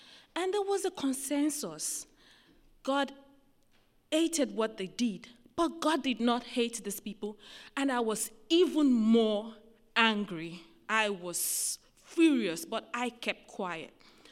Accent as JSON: {"language": "English", "country": "Nigeria", "said": "Hello, I'm coming from Nigeria, and then you are showing movies about jihadists."}